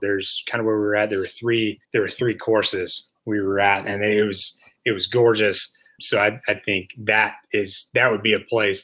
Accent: Southeast, United States; I grew up kind of in the Southeast and I've always kind of been on the East Coast side of things

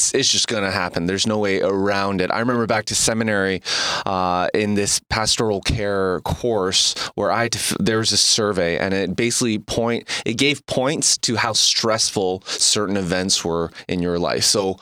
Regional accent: Canada; also born or lived in South Korea; now in United States; being a Canadian who's lived in Canada, Korea, and now in the States

